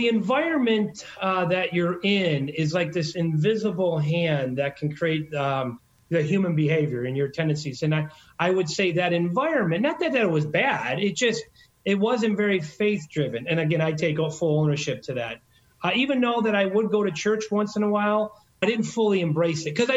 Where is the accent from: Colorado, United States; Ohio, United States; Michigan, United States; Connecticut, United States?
Michigan, United States; Detroit; I was born in Detroit. He worked in the city for the big three